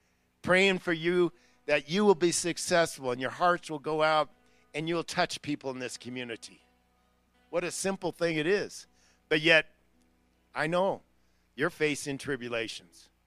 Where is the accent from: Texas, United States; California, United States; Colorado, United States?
Colorado, United States; Durango; And here in Gunnison, you know, I'm from Durango.